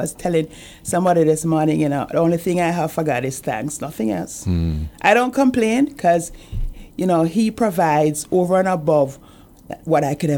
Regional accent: Saint Andrew, Jamaica; now in Guam; I'm from Jamaica.

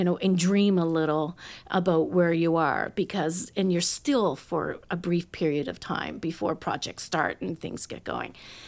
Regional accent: Nova Scotia, Canada; also born or lived in Northern BC; I grew up on the Eastern Shore.

